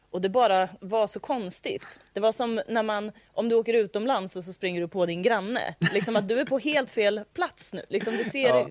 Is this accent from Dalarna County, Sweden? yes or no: no; Degerfors, Örebro County, Sweden; när jag var liten och bodde i Degerfors